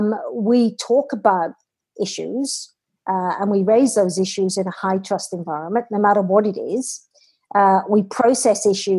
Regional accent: Wales, United Kingdom; So with me, I'm Welsh, okay?

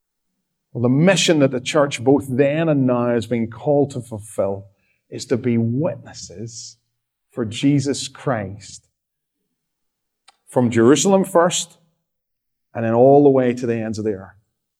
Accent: Northern Ireland, United Kingdom; moved away as an adult; When I first went to the sunny city of Dundee and I came over from Northern Ireland, that wonderful place, and I was sent into exile in Scotland. And I came to sunny Dundee as a student, as a young, fresh-faced 18-year-old.

